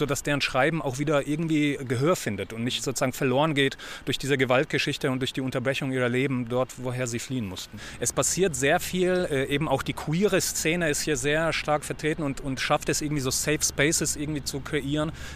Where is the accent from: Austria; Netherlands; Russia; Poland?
Poland; now in Germany; Ich komme ja aus Polen, bin in Polen aufgewachsen und bin quasi noch vor dem Mauerfall sind wir geflohen aus Polen.